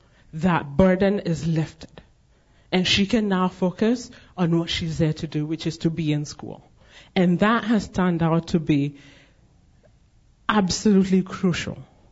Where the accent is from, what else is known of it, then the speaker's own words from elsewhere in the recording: Kenya; Okay, I'm from Kenya.